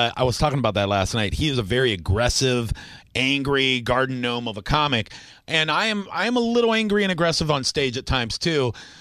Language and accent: English; Tampa, Florida, United States; because I grew up in Seminole Heights when it was still a little rougher of a neighborhood than it is. I went to Hillsborough High School.